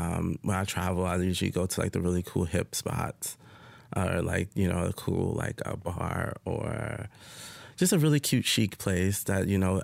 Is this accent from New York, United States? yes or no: yes; Brooklyn, New York, United States; growing up in Brooklyn, it's more of like either you're a rapper or a singer or you're a basketball player or a doctor.